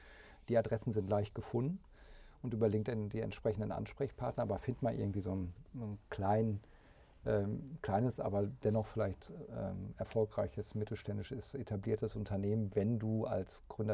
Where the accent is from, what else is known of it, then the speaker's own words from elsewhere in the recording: Witten, North Rhine-Westphalia, Germany; also born or lived in Essen; Ich bin jetzt in Essen zwar geboren, aber dann in Witten groß geworden.